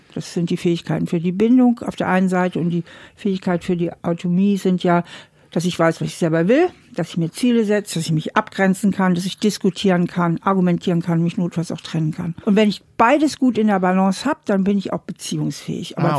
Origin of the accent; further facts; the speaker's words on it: Germany; now in United States; Ich bin ja auch Deutsche